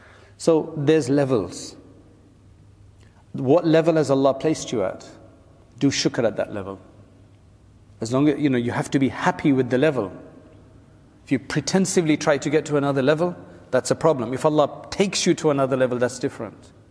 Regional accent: England, United Kingdom; I was from England, and I was there with my wife and child living in a house outside and not in the madrasa.

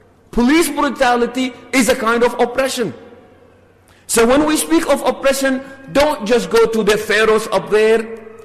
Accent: Ethiopia; When the companions came from Abyssinia, from Habasha, that's my hometown by the way

